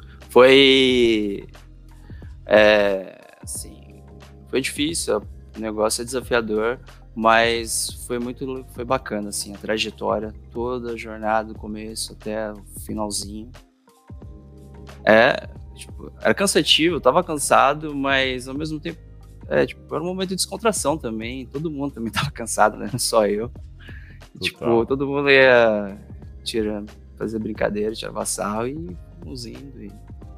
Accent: Brazil; moved away; aqui a galera às vezes vê … sempre acha que sou japonês. Começa a falar japonês, cara, e aqui tem muito oriente asiática, eu que sou brasileiro. Cara, mano, tenho uma saudade imensa do Brasil.

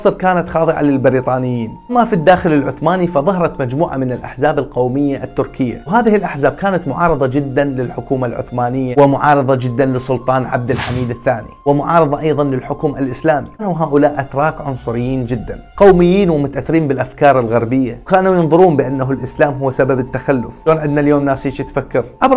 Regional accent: Iraq; شلون إحنا عندنا بالعراق اليوم

